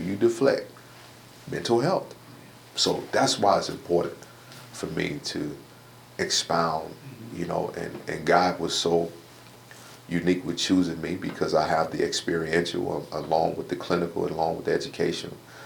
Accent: the South, United States; And I remember I grew up in the South. It was considered, this is a white folks thing.

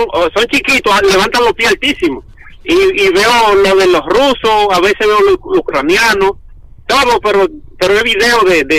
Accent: Hato Mayor, Dominican Republic; also born or lived in San Pedro de Macorís / Santo Domingo; now in New York, United States; yo vivo, aquí que he vivido más tiempo, porque he vivido donde nací, en Atón Mayor, en San Pedro, en la capital, y después en Nueva York, aquí que tengo casi 20 años.

